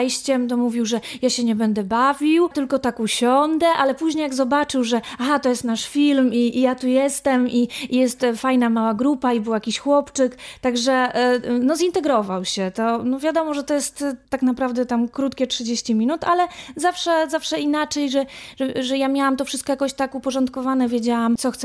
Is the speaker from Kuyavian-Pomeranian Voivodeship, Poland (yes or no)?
yes; Bydgoszcz, Kuyavian-Pomeranian Voivodeship, Poland; Zawsze tylko mówimy, no jesteśmy z Bydgoszczy